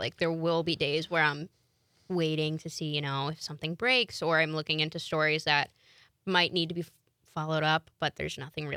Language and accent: English; Chicago, Illinois, United States; I grew up on the Northwest side. I'm from Dunning. Shout out Dunning. A lot of people are like, where's that?